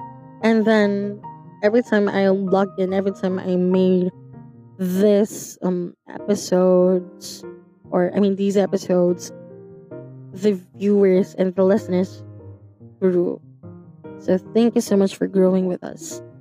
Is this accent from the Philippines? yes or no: yes; Philippines; From the Philippines, my home country, we have 43%. Maraming salamat.